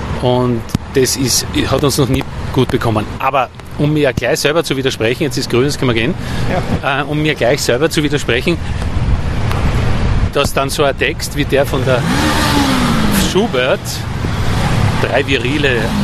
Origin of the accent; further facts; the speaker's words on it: Austria; now in Berlin, Germany; Nein, also ich lebe ja seit fast 30 Jahren in Deutschland. Ja? Und als Österreicher, vor allem in Berlin, wo ich bin